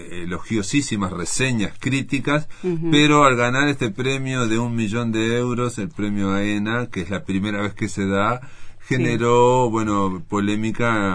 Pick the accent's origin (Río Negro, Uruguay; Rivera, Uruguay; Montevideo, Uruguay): Río Negro, Uruguay; Fray Bentos; yo soy de Fray Vente, le decimos Kentucky.